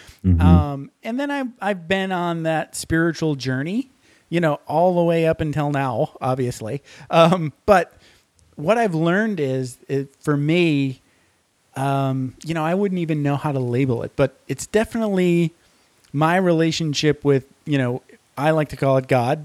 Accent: Michigan, United States; I grew up Lutheran in Michigan. So Lutheran in Michigan is like Catholic light

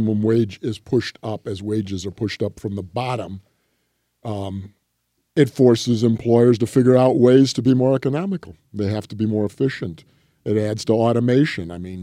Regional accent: Illinois, United States; I'm from Illinois. They've legalized gambling.

